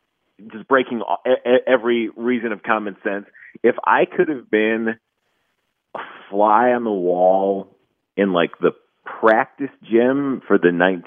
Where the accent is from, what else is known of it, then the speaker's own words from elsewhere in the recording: Connecticut, United States; I grew up, and now this is where I play into your joke. I grew up in Connecticut.